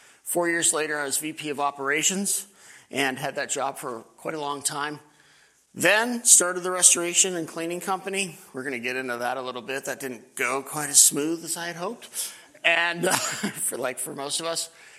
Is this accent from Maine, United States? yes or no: yes; Maine, United States; I grew up in Maine.